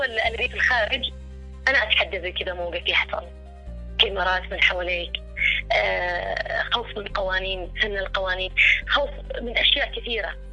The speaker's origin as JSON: {"language": "Arabic", "country": "Yemen"}